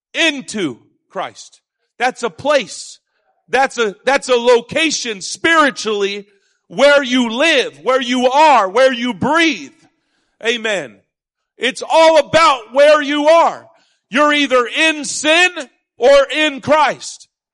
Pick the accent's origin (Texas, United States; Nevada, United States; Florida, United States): Nevada, United States; Las Vegas; See, I grew up in Las Vegas. And before I was 7, I had already stolen, lied.